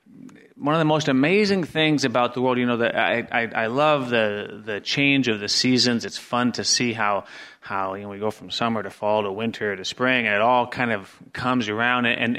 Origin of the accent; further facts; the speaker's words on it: Wisconsin, United States; You know, we're from Wisconsin, and no matter what my kids say, I'm from northern Wisconsin.